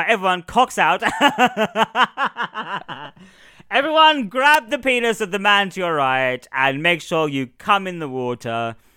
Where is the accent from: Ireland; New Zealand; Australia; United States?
Australia; Even though we're from completely different parts of Australia.